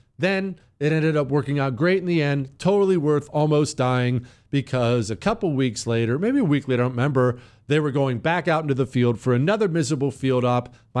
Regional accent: Montana, United States; I grew up in Montana. I knew you don't drink out of mountain streams.

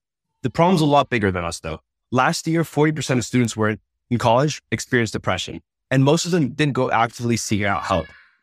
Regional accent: Thailand; also born or lived in Uzbekistan; I grew up in Thailand and Uzbekistan and didn't have access to traditional therapy and traditional resources.

